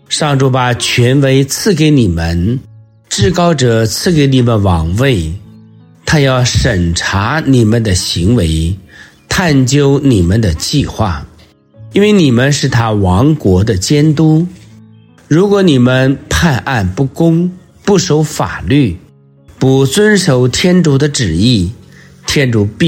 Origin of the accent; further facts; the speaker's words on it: China; 其实就是我们中国人说的敬天爱人